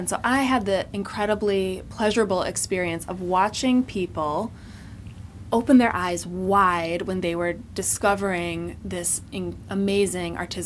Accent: Ann Arbor, Michigan, United States; So I'm from Ann Arbor, Michigan.

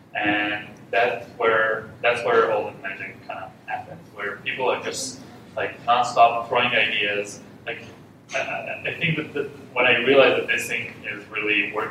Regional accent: Israel; English is a second language; I'm from Israel. And we have this culture in Israel where usually, I can't say for, can't generalize too much, but culture is really direct.

